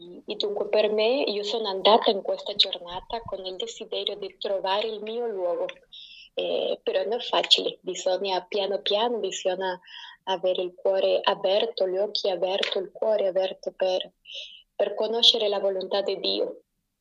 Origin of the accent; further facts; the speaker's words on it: Argentina; Italian is a second language; moved away as an adult; also born or lived in Brazil; now in France; io sono nata in Argentina, io ho abitato in Argentina fino alle mie 24 anni, quando sono entrata nella famiglia del Carmelitano Messaggero in Brasile. Io ho abitato 3 anni e mezzo, 4 anni in Brasile. Oggi ho 31 anni